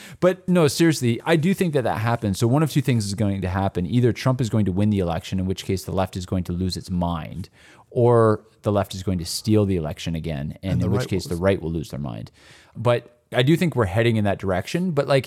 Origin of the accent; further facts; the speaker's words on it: Canada; American listeners know this. You actually can't share unverified news articles on social media. So as a Canadian